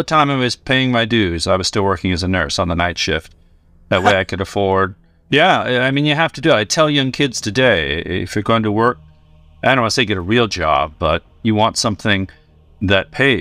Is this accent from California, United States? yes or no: yes; San Diego, California, United States; I grew up in San Diego, and there's a town outside called La Mesa, and they had little drama schools run by one woman